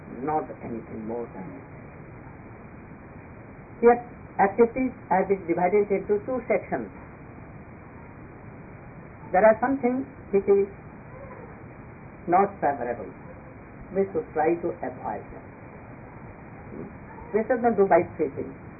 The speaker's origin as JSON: {"language": "English", "country": "India", "first_language": "Hindi", "second_language": "English", "said": "So if I'm not expressing my views, idea in English because so poor. If it was Hindi and my mother tongue, and I have to express so much."}